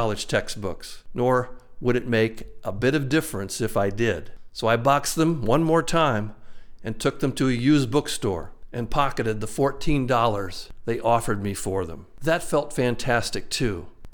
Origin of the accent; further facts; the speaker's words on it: Newark, Ohio, United States; moved away as an adult; now in Madison, United States; I had just moved to Madison, Wisconsin from my hometown of Newark, Ohio.